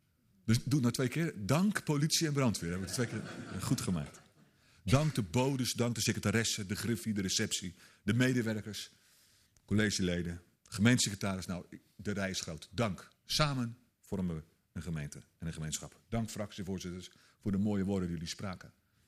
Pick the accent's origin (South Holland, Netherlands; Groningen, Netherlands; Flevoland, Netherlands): South Holland, Netherlands; Ik kwam uit de Krimpende Waard, uit het Westen. En de gemeente waar ik was, waar ik woonde, de gemeente Bergambacht